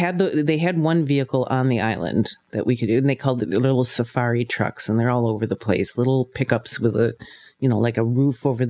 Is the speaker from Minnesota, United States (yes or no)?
yes; Minnesota, United States; I take it for granted because I grew up in Minnesota